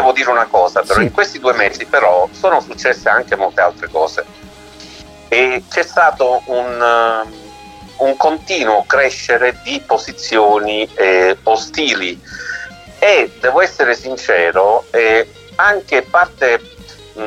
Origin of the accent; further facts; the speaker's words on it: Palermo, Sicily, Italy; io sono palermitano, ma da bambino ho sempre frequentato Balestrate, Castellammare del Golfo, quindi tutta la parte del Trapanese.